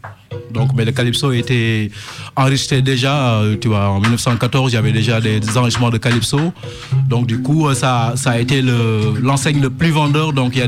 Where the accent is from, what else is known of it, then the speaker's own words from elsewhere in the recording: Senegal; moi je suis étant du Sénégal, je pourrais pas, tu vois, revendiquer une grande éducation assiko, mais quand même la musique populaire qui m'a bercé dans mes quartiers banlieues de Karoua et aux alentours de la ville, c'est l'assiko